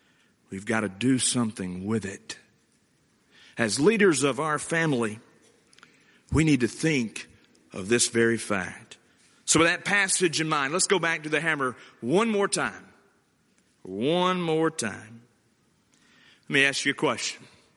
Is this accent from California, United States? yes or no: no; Alabama, United States; And I grew up in Walker County, Alabama, Bible bowls right and left every month.